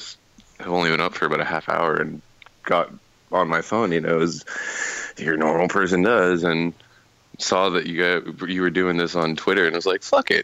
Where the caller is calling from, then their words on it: Portland, Oregon, United States; Portland, Oregon.